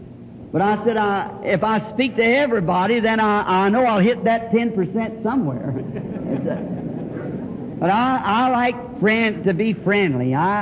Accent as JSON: {"language": "English", "region": "the South", "country": "United States", "tie": "born there", "said": "I'm a Southerner by birth, and I just like to speak to people wherever I see them."}